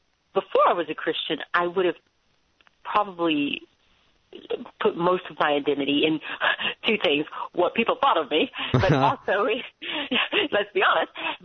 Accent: the South, United States; I grew up in the South, and I had a relatively wonderful experience.

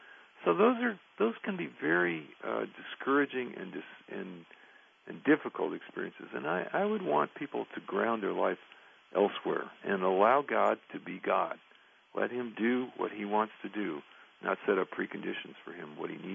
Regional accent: Santa Rosa, California, United States; there's a sign that says Santa Rosa, 57 miles. That's my hometown, Santa Rosa. And every time I see that sign after a long trip, I just have this warm feeling I'm on my way home.

